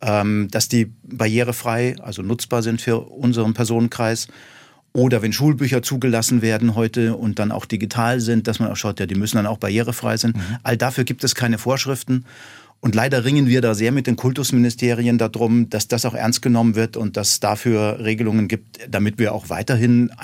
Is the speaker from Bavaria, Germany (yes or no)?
yes; Bavaria, Germany; Ich komme aus der Nähe von München und dort war ich dann in der Grundschulzeit in München und habe dann das Gymnasium in Marburg in Hessen besucht.